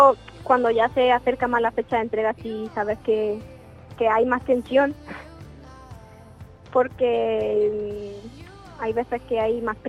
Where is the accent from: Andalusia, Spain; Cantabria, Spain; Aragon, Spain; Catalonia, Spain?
Andalusia, Spain; Granada; Yo de Granada.